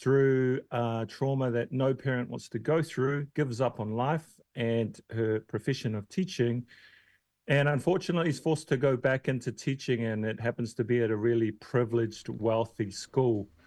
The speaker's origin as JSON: {"language": "English", "region": "Wellington", "country": "New Zealand", "tie": "born or raised there", "said": "I grew up here, I grew up in Wellington"}